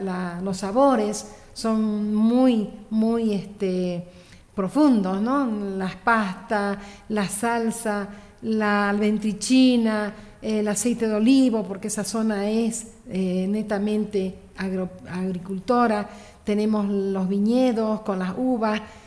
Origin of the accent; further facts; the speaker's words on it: Santa Cruz de la Sierra, Santa Cruz, Bolivia; born there; del Abruzzo a Santa Cruz, Bolivia. Yo nací en Santa Cruz. Yo soy boliviana por, sí, nacimiento, italiana por mis padres, por sangre.